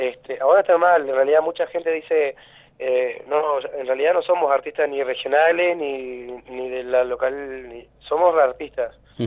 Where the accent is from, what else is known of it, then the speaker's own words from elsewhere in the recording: El Calafate, Santa Cruz, Argentina; Yo soy nacido y criado, bueno, acá en Calafate